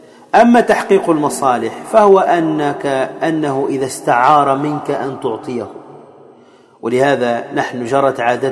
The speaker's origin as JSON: {"language": "Arabic", "country": "Tunisia", "said": "وكما يقال عندنا في تونس"}